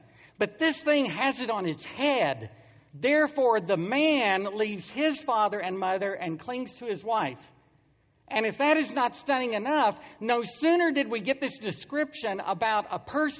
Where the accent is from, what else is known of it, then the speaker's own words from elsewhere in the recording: Arizona, United States; I grew up in Arizona. I do not know why God created snakes.